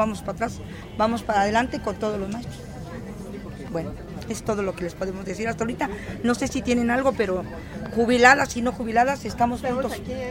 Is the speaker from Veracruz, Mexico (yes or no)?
no; Mexico City, Mexico; aunque somos del DF, sí hay represión con los maestros